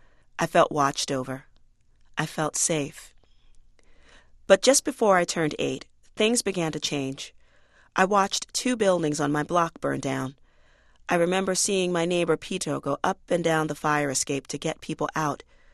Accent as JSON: {"language": "English", "town": "New York City", "region": "New York", "country": "United States", "said": "Today, when I say I'm from the South Bronx, I stand up straight. This is home, and it always will be."}